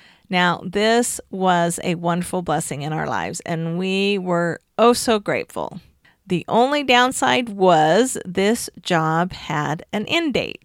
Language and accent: English; Missouri, United States; I grew up in Missouri, and this last summer I was able to take my husband and kids and go spend time with my family in Missouri.